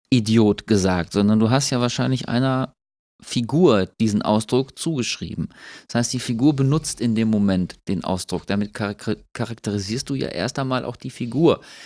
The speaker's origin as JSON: {"language": "German", "region": "North Rhine-Westphalia", "country": "Germany", "said": "bei uns im Ruhrgebiet"}